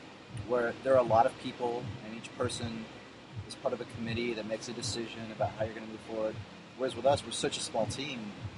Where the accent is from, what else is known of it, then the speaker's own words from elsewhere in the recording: San Diego, California, United States; San Diego, California.